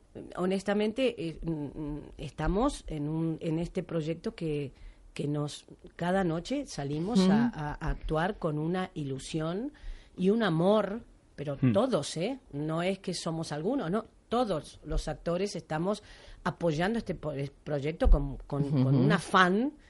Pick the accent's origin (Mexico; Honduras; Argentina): Argentina; accent: Argentine; todavía en mi forma de dicción sigo siendo un poco argentina, ¿no? No el 100%, pero un 60%.